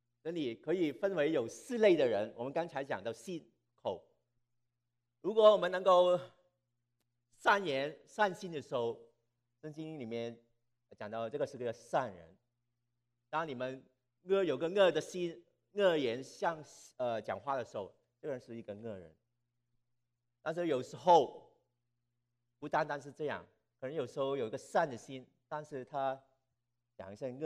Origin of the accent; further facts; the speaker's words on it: China; 这个就是好像我们中国人讲的话，心口不一，口蜜腹剑。